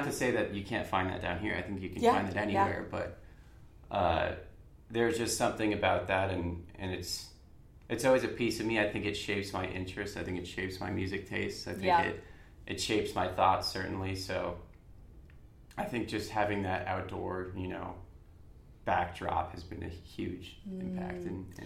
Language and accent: English; Colorado, United States; So I'm from Colorado, so obviously nature is a huge part of my background.